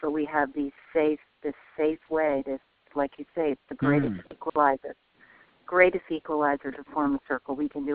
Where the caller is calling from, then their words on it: Vermont, United States; I'm calling from Vermont